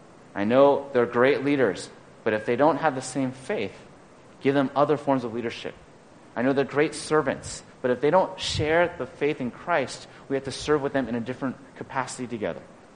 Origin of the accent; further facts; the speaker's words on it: New England, United States; I'm from New England. I can walk on ice.